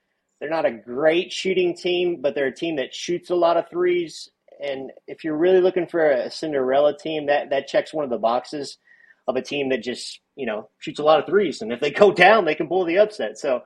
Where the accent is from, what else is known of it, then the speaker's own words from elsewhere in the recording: Ohio, United States; I'm from Ohio, so I've watched a lot of this Kent State team.